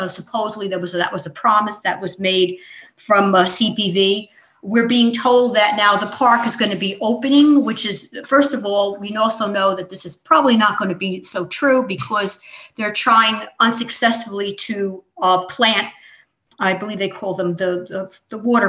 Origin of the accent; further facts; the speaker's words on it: Colonia, New Jersey, United States; I'm from Colonia, that's Woodbridge Township.